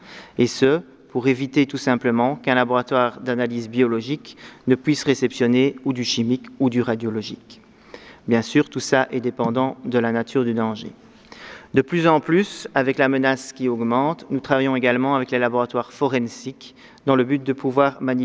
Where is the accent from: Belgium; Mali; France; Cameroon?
Belgium; chez nous, en Belgique.